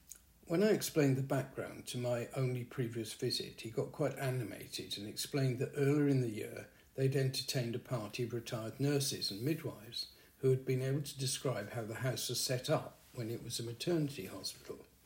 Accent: Gower, Wales, United Kingdom; born there; I was told by my parents that I was born in Gower, and my birth certificate confirms this.

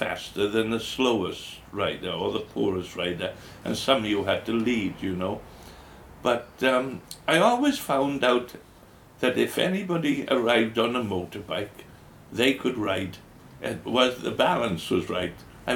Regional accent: Wales, United Kingdom; I am very Welsh, you know, in my thoughts.

